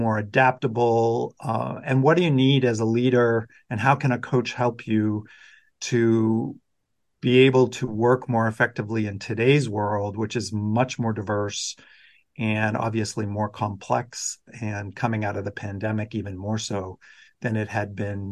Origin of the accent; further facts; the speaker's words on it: Boston, Massachusetts, United States; also born or lived in Dallas / San Diego / New York City; now in Amsterdam, Netherlands; I'm originally from Boston area and then lived across the U.S. In Dallas, Texas, and in San Diego, California, and then many years in New York City. And now I have moved to Europe, living in Amsterdam in the Netherlands.